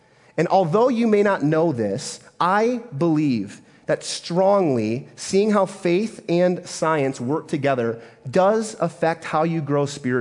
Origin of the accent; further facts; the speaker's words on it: Mason, Michigan, United States; And I grew up in Mason, Michigan, and I got saved through a ministry called Young Life.